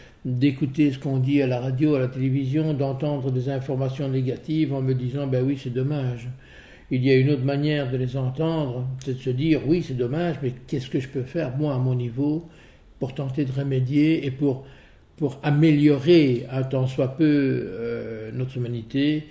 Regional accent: Liège, Wallonia, Belgium; j'ai grandi à Liège. Nous sommes, mon épouse et moi, des enfants d'immigrés italiens.

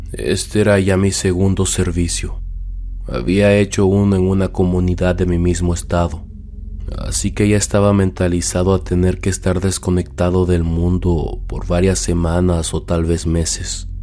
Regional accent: Michoacán, Mexico; Viajé de mi pueblo en el estado de Michoacán a una pequeña comunidad en el estado de Guerrero.

